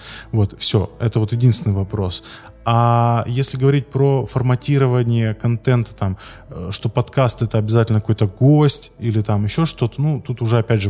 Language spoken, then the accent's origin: Russian; Arkhangelsk Oblast, Russia; Вот я, например, не из Москвы, я из маленькой деревни в Архангельской области, и до 18 лет у меня не было нормального интернета.